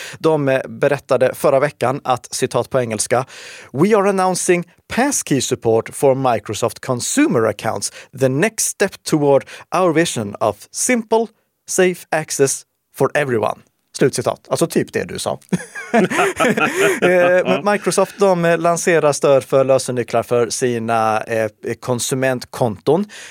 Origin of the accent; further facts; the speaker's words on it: Sweden; accent: Rikssvenska; Jag säger det på min rikssvenska dialekt här också